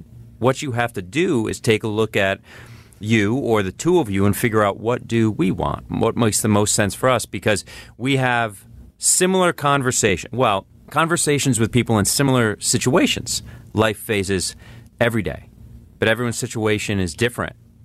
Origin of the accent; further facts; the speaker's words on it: Durham, Connecticut, United States; And I grew up in Durham. The Durham Fair is here.